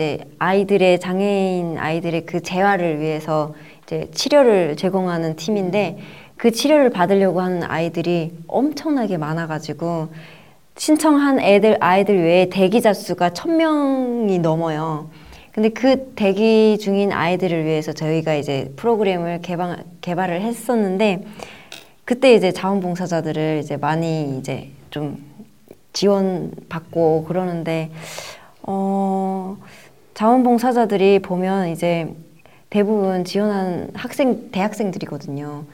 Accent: North Korea; now in South Korea; 원래 저는 이제 저는 북한에서 왔잖아요.

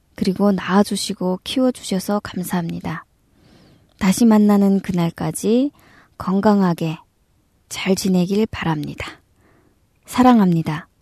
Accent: North Korea; now in South Korea; 저도 고향에서 같은 이북이 고향이고

